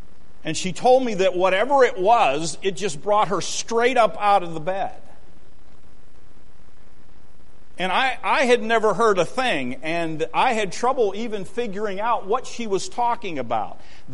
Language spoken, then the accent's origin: English; Greensburg, Pennsylvania, United States; I grew up in Greensburg, Pennsylvania, about two or three blocks from the train station.